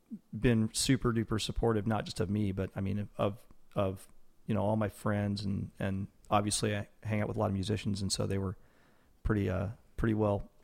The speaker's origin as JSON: {"language": "English", "town": "Renton", "region": "Washington", "country": "United States", "tie": "born or raised there", "said": "I grew up in Renton."}